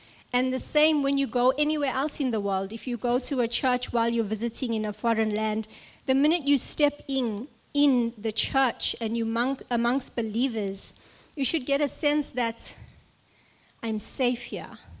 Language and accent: English; South Africa; now in Australia; I'm from South Africa.